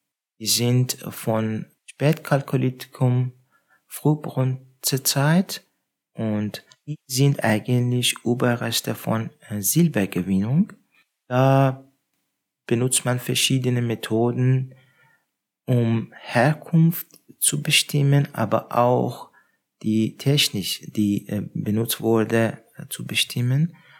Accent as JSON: {"language": "German", "country": "Iran", "said": "ich komme aus dem Iran."}